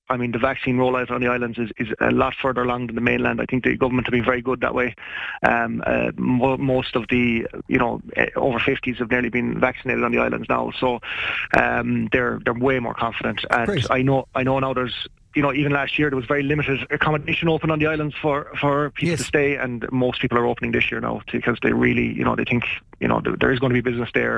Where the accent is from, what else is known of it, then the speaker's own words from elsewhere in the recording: Ireland; as Irish people, we're crazy when it comes to that.